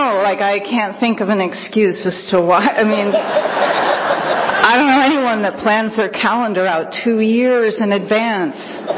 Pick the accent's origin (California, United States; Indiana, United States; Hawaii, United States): California, United States; San Francisco; I am from San Francisco, so this is all new to me.